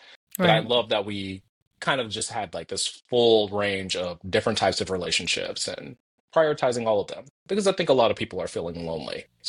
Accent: United States; that, I think that as an American, that's what my expectations of my neighbors are.

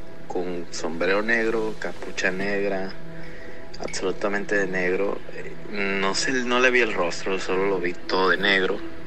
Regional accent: Mazatlán, Sinaloa, Mexico; soy de Mazatlán, Sinaloa.

